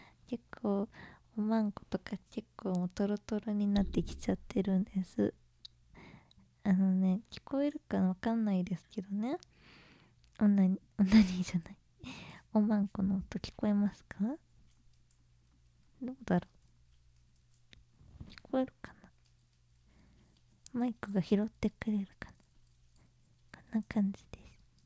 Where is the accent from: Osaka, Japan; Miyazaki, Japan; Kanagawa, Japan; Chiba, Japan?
Kanagawa, Japan; 私は神奈川県出身です。で、年は20代前半です。